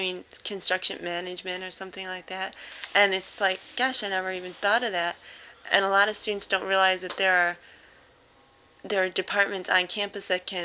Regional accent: Dearborn Heights, Michigan, United States; Well, since I came from Dearborn Heights, Dearborn is where Ford Motor Company, the world headquarters, is in Dearborn. So that's always been, like, in my life.

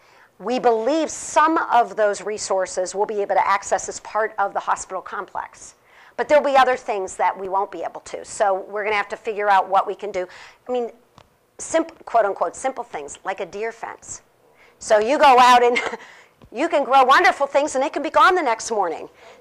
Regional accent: Pittsburgh, Pennsylvania, United States; I'm from Pittsburgh. I'm a steel mill girl. I actually worked at the steel mill as a summer job, shoveling coal when I was in college.

